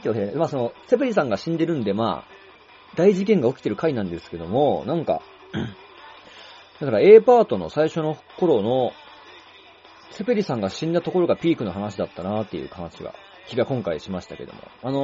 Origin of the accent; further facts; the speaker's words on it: Nara, Japan; 僕はその、一条高校っていうね、奈良の高校の出身なんですけどもね